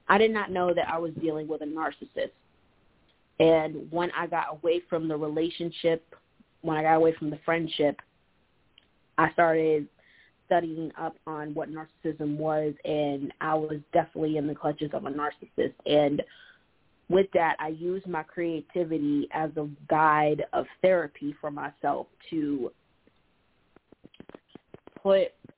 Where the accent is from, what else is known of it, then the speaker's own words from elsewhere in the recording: Rochester, New York, United States; And I'm also from Rochester, New York.